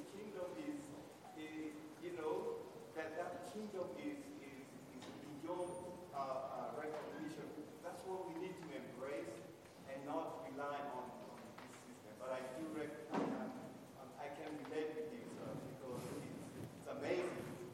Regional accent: Kenya; like, I'm from Kenya.

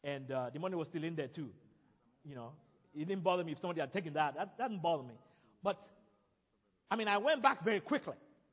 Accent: Nigeria; I'm from Nigeria.

